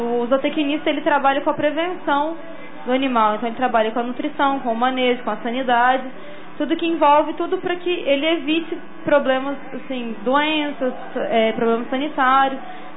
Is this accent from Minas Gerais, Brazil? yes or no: yes; São Sebastião do Paraíso, Minas Gerais, Brazil; Eu sou de São Sebastião do Paraíso.